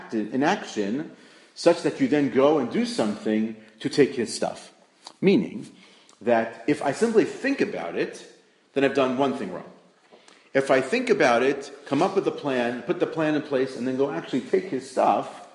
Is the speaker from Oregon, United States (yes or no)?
no; Brooklyn, New York, United States; So I grew up in Brooklyn. So in Flatbush, it's not uncommon for someone literally to just walk up to someone else's house and offer them money to buy their house.